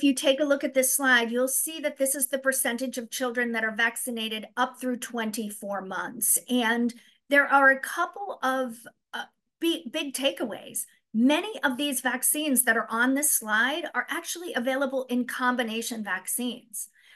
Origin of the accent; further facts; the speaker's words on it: New Hampshire, United States; I come to you from New Hampshire. Our motto's live free or die.